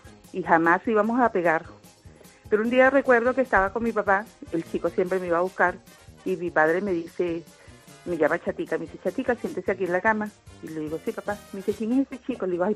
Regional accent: Venezuela; Y le digo yo a mi papá, así como toda venezolana, papá, no me eche esa vaina.

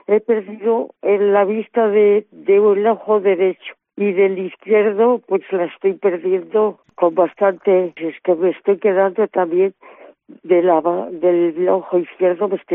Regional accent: Guijuelo, Castile and León, Spain; now in Cabrerizos, Spain; Mi pueblo, soy de Guijuelo. Nací en Guijuelo y el 2 de febrero de 1931. Y vivo ahora en Cabrerizos.

